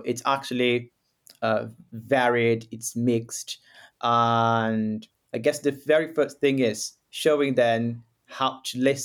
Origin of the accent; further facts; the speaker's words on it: Rio de Janeiro, Brazil; now in São Paulo, Brazil; nowadays my accent is completely mixed because I've been here in São Paulo for about 9 years, and I'm from Rio de Janeiro, which is a completely different city.